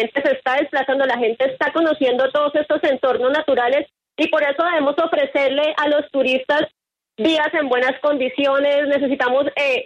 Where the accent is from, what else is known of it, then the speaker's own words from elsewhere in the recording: Garzón, Huila, Colombia; born there; esa foto en esa cascada es en el municipio del cual soy oriunda. Yo soy nacida en Garzón, Huila.